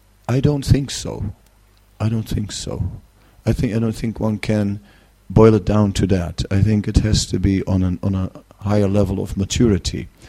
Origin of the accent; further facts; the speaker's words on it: Netherlands; You know, I'm from the Netherlands, and in the Netherlands it is totally flat and a lot of land below sea level